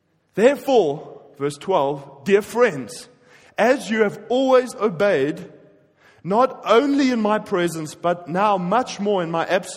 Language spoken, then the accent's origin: English; Pretoria, Gauteng, South Africa; born there; I was born in Pretoria. I support the Blue Bulls, which is very heavenly. And I like my red meat. I live off red meat. And I'm a South African. I love the bush.